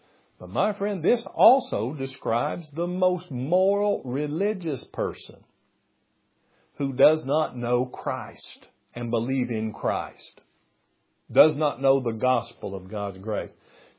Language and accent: English; United States; I've grown up in religion. I'm American.